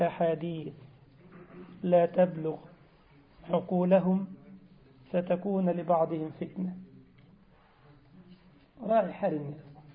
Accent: Egypt; طبيب هو عندنا في مصر،

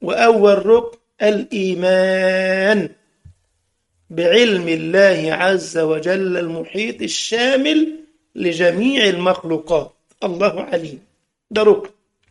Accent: Egypt; كنا بنقوم قديما على كفالة الأيتام وكذا في الجمعية الشرعية عندنا في مصر

